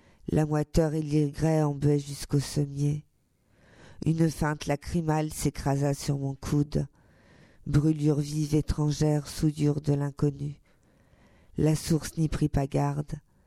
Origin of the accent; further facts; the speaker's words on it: Sartrouville, Île-de-France, France; j'ai été élevée à Sartrouville et que je ne parle pas français.